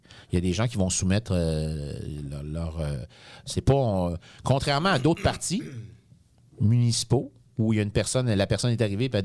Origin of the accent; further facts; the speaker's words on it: Quebec, Canada; born there; je suis né à la Côte-Gilmore.